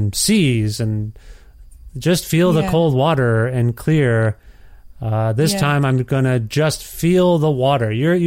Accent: Guelph, Ontario, Canada; Yeah, that's right. I'm from Ontario. No plans to leave at this point. But you never know. I mean, we moved here, so you never know.

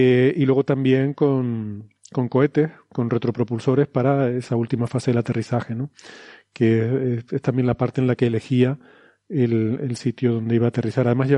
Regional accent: Canary Islands, Spain; A mí como canario me sale el zurrón del gofio

